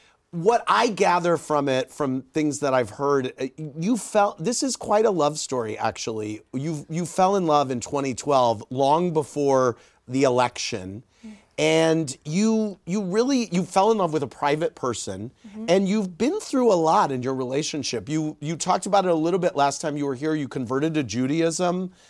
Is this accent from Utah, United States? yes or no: no; Missouri, United States; Let's go to Garrett from Carly in my home state of Missouri